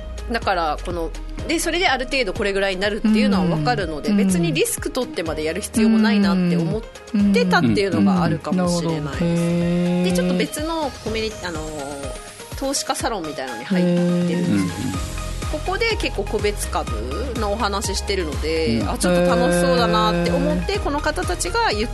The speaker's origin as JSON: {"language": "Japanese", "region": "Chiba", "country": "Japan", "lives_now": "Okinawa, Japan", "said": "あ、私千葉出身で"}